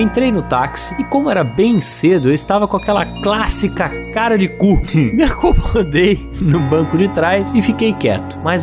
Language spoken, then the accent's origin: Portuguese; São Paulo, Brazil; sou de São Paulo e trabalho como desenvolvedor de sistemas